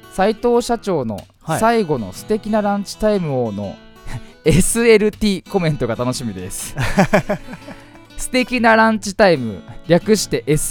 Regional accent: Fujisawa, Kanagawa, Japan

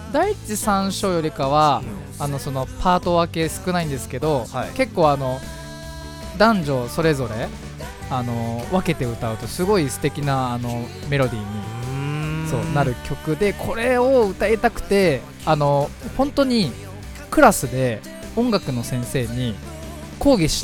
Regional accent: Fujisawa, Kanagawa, Japan; この番組は藤沢出身の俳優タレントとして活動する

